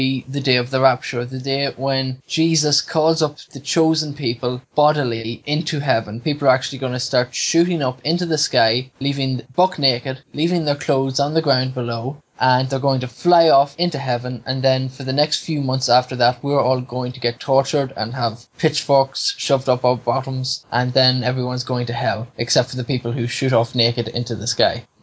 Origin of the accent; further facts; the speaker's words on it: Ireland; As an Irish father, probably sitting at home with my one-year-old daughter